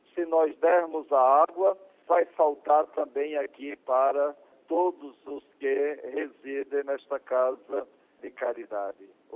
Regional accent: Acari, Rio Grande do Norte, Brazil; born there; lá próximo onde eu nasci, Jardim do Seridó, no Rio Grande do Norte, na cidade de Acari

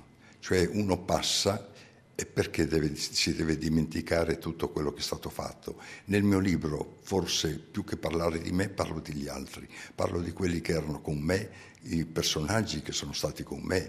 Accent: Friuli-Venezia Giulia, Italy; Quindi personaggi che uscendo dal mio paese, hanno lasciato un segno della loro attività, non solo in Friuli, ma anche addirittura a livello nazionale ed internazionale.

